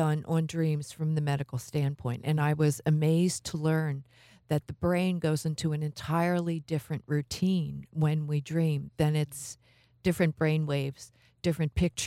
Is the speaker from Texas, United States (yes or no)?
no; Philadelphia, Pennsylvania, United States; I grew up in Southwest Philadelphia.